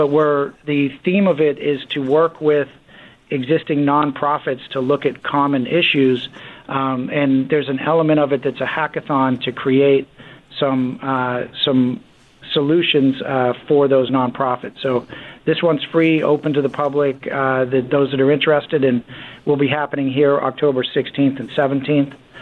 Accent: Boston, Massachusetts, United States; Well, hey, I grew up in Boston, Newell, so

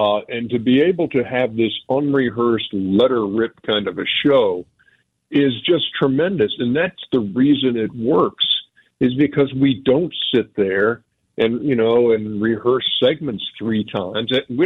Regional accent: Milwaukee, Wisconsin, United States; moved away; I sure remember growing up in Milwaukee, and I remember snow, and I remember North 68th Street

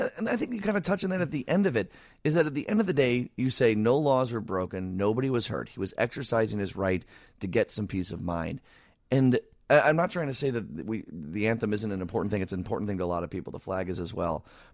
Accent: Downers Grove, Illinois, United States; Yeah, I'm from Downers Grove, so that's not really from here, but it's from the suburbs.

